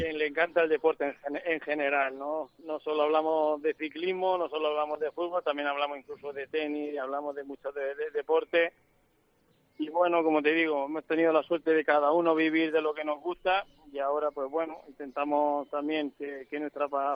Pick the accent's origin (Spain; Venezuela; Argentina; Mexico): Spain; Mula, Region of Murcia; cada vez que subimos a mi pueblo, a Mula, le encanta salir a pasear conmigo en bicicleta